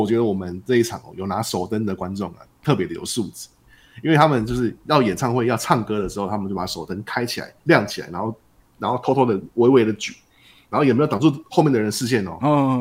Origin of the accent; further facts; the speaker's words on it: Taiwan; 因为我们台湾人的个性不是内敛嘛